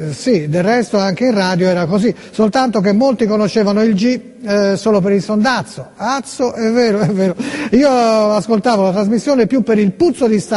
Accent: Florence, Tuscany, Italy; Scusa, sono di Firenze, fammi fare il sindaco di Poggi Ponzi

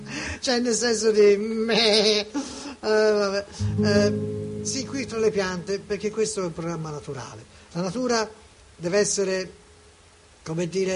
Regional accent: Sassari, Sardinia, Italy; Io sardo sono. Di Sassari. Io di Sassari sono.

